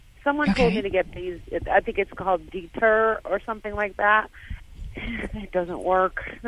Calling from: Marianna, Florida, United States; Florida. Marianna, Florida.

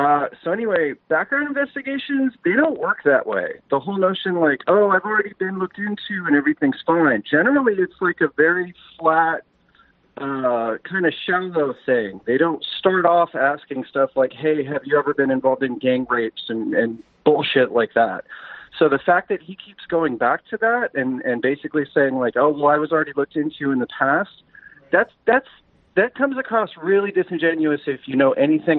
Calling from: Washington, United States; from Washington State.

